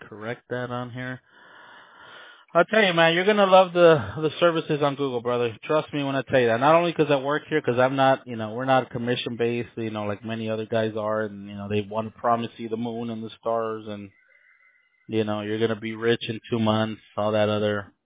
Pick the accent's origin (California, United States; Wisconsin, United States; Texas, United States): California, United States; Los Angeles; I'm born and raised in Los Angeles myself, and everybody here says Mario, right?